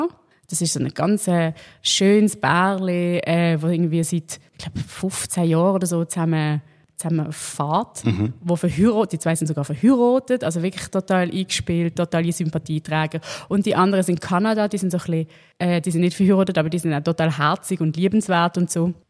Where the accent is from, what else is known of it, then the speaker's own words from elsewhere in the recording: Basel, Basel-Stadt, Switzerland; ich würde jetzt nicht als Baslerin wahrscheinlich an die Luzernenfasnacht